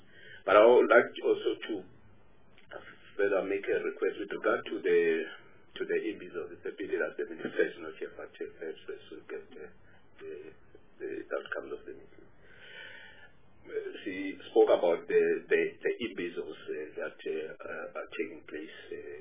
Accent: Eastern Cape, South Africa; I come from the Eastern Cape

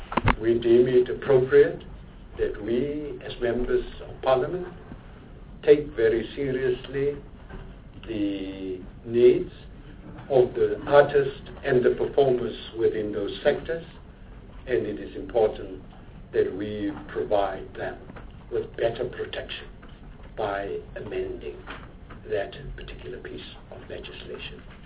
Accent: Gauteng, South Africa; I'm from Gauteng. I can't vote against my province.

